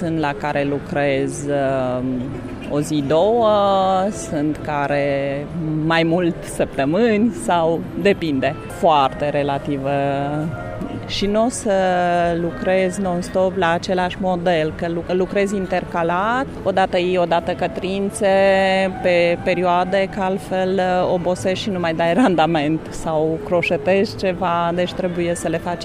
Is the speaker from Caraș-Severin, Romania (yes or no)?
no; Cluj-Napoca, Cluj County, Romania; Suntem din Cluj.